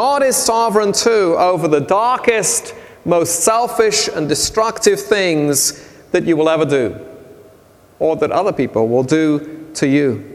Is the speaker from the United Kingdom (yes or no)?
yes; England, United Kingdom; growing up in England, we didn't get access to it every week.